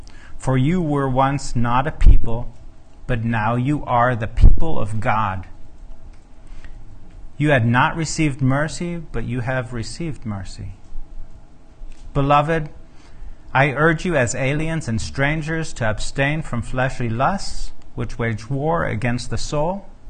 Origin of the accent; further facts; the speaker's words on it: Germany; they blame it on the fact that I grew up in Germany, but it's not because I grew up in Germany.